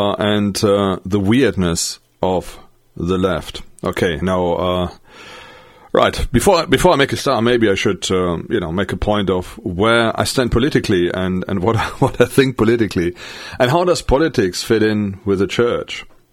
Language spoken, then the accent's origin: English; Germany; English is a second language; being German, I've had the, growing up in West Germany, we've had East Germany just, couple of miles on the other side from where I was born